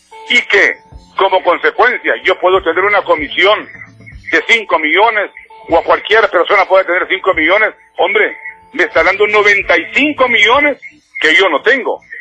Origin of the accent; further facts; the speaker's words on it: Honduras; como hondureño, me hace sentir mal